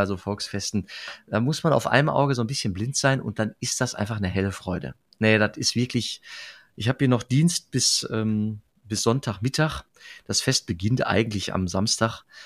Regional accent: Rade, Germany; Und jetzt hatte ich vor kurzem in Rade in meinem Dorf eine größere Hochzeit.

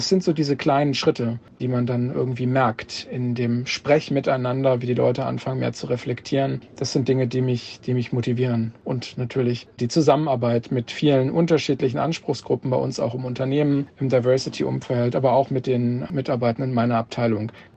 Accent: Kassel, Hesse, Germany; born there; now in Hamburg, Germany; Ich bin 37 Jahre alt, bin gebürtiger Kasseler und bin seit etwas mehr als 15 Jahren in Hamburg

